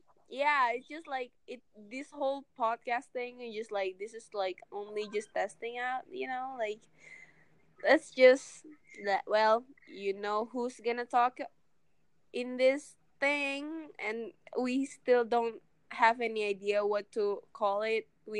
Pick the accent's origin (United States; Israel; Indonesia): Indonesia; Makassar, South Sulawesi; English is a second language; like I'm from Makassar and I'm like nearly 20 years old